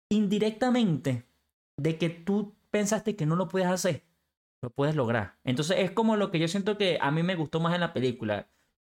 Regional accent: Venezuela; O sea, en mi burbuja venezolana, con todos los peos que tenemos, esos no son los peos con los que yo crecí.

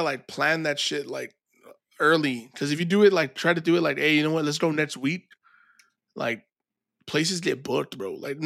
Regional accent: Texas, United States; And me and JP are like, we're from Texas, dog.

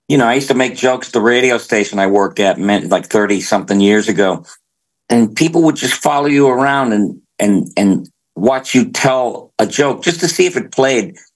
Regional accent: Boston, Massachusetts, United States; And I came from Boston.

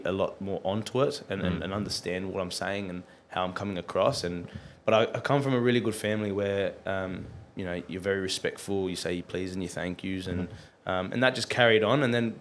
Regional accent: Sydney, New South Wales, Australia; signed my first professional deal back at in my hometown at Western Sydney Wanderers

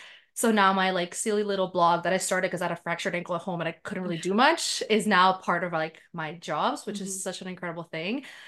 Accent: North Macedonia; moved away; that's like with a J because it's Macedonian. So I'm from Macedonia. I moved here 15 years ago.

